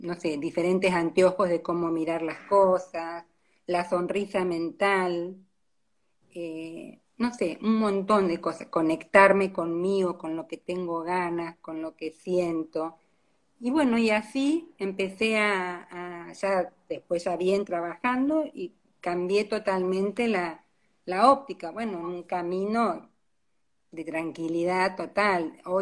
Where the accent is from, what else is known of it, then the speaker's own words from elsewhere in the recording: Río Gallegos, Santa Cruz, Argentina; porque yo vivo en Río Gallegos, que no sé si lo aclaraste, soy de Río Gallegos.